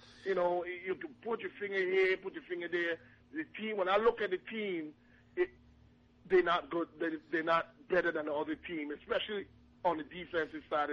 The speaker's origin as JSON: {"language": "English", "town": "St. Thomas", "country": "U.S. Virgin Islands", "said": "I'm from St. Thomas."}